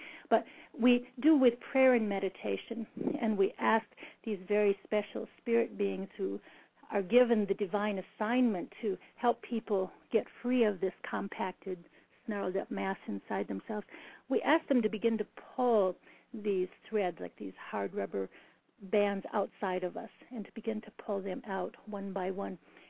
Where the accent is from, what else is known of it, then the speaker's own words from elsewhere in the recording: Midwest, United States; I grew up in the Midwest, and I just wanted to run away to New York and see where all the action is.